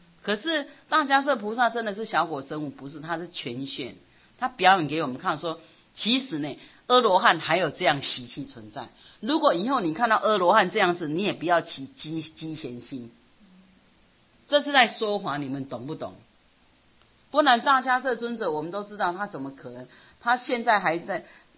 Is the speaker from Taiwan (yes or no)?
yes; Taiwan; 我们台湾人就是你搞我几年嘛，不要紧，那种心态啊。